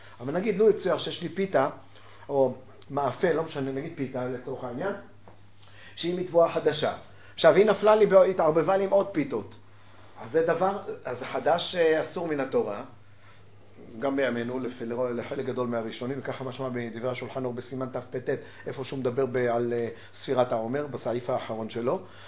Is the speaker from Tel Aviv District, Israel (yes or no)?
no; Gan Yavne, Central District, Israel; כשאני גרתי בגן יבנה במקומה כשהיינו ילדים, אז מכרו ביצים במשקל.